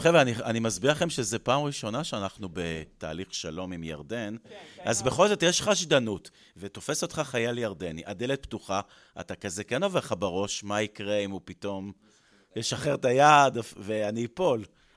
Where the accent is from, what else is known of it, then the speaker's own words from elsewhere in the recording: Beersheba, Southern District, Israel; moved away as an adult; also born or lived in Dimona / Paris; now in Tel Aviv, Israel; הגעתי לדימונה, ומשם עברנו לבאר שבע, אז גדלתי בנגב, עד הצבא.